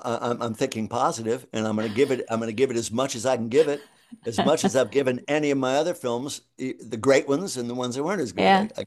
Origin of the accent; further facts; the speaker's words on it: the South, United States; And I could identify with that era because I'm from the South.